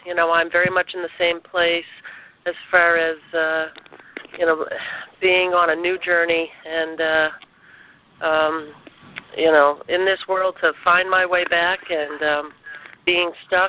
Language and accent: English; Connecticut, United States; I'm from Connecticut